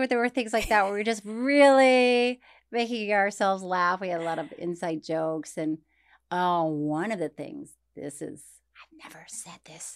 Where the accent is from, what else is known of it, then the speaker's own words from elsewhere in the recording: Florida, United States; Also, growing up in Florida.